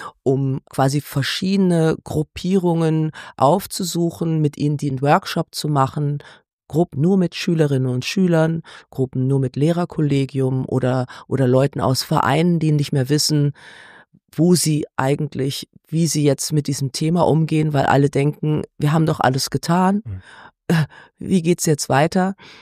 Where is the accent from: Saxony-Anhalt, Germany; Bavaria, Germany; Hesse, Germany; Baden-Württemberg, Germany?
Hesse, Germany; Kassel; ich bin ja auch in der Motzstraße groß geworden in Kassel.